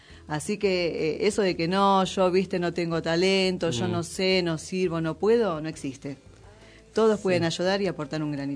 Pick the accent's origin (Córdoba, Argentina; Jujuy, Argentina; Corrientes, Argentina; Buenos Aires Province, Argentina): Buenos Aires Province, Argentina; Ituzaingó; yo soy de Ituzaingó.